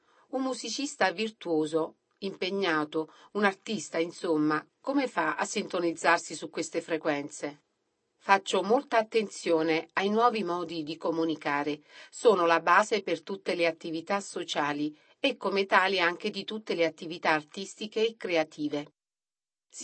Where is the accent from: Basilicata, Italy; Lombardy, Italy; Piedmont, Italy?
Basilicata, Italy; Sant'Arcangelo; mi portò con sé dal mio paese d'origine, Sant'Arcangelo, ad assistere ad un concerto